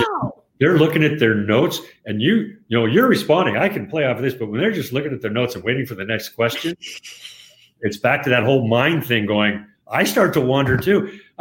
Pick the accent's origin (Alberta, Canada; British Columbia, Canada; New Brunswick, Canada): British Columbia, Canada; born there; I was born in Canada.